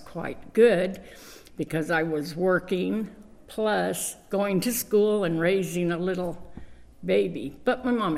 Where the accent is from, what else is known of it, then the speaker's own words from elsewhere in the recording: Needles, California, United States; I was born and raised in Needles